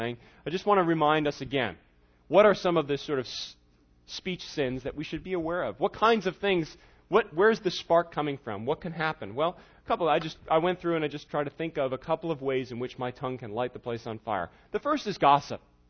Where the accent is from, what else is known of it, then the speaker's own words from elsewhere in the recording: New York, United States; I grew up in New York. And so if you grew up in New York, maybe you're thinking that's the garbage dump. But I grew up in New York.